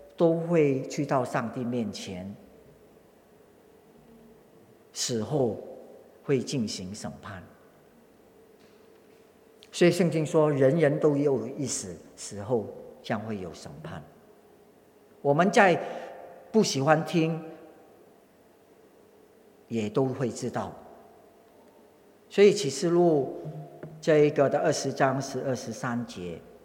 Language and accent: Chinese; China; 不像我们中国人客气话，你吃饭了没有啊？